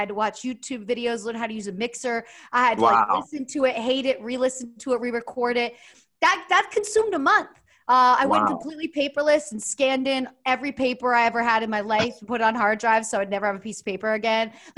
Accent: Easton, Pennsylvania, United States; Pennsylvania.

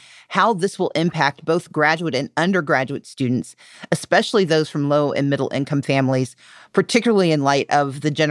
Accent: Georgia, United States; So, for example, my home state of Georgia is emblematic of just how disingenuous and harmful the policy of work eligibility is.

